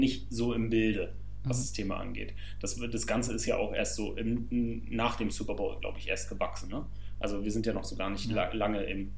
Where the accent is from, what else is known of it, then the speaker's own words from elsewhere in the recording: Berlin, Germany; Nein, ich bin Berliner. Ich bin Charlottenburger.